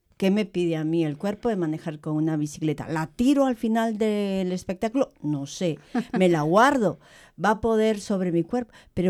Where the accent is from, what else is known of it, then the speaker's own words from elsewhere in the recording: Peru; Yo vengo de Perú y mis raíces ancestrales quechuas